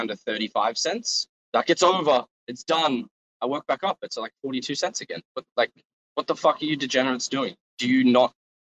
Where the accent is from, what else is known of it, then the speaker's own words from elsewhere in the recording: Australia; I got rugged again because I'm Australian.